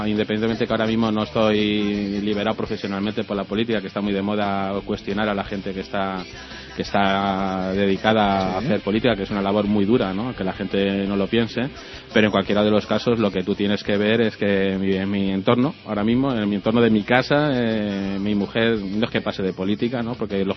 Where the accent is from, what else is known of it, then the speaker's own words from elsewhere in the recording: La Ventosa, Castilla-La Mancha, Spain; also born or lived in Madrid; Pero yo soy nacido en Madrid, pero de un pueblo que se llama La Ventosa, en la provincia de Cuenca.